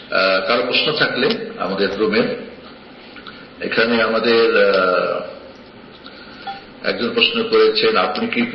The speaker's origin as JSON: {"language": "Bangla", "town": "Dinajpur", "region": "Rangpur Division", "country": "Bangladesh", "tie": "born or raised there", "said": "আমার দেশের বাড়ি দিনাজপুর।"}